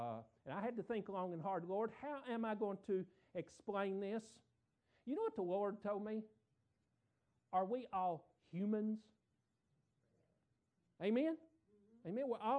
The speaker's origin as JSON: {"language": "English", "region": "Tennessee", "country": "United States", "said": "I'm from Tennessee. When we go to Florida in January, we in shorts and T-shirts"}